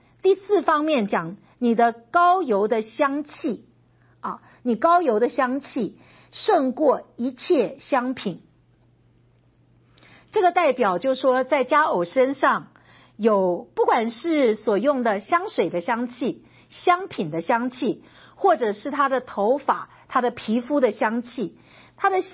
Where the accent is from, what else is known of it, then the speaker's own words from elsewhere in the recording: China; 所以你看到我们中国人说回眸一笑什么百媚生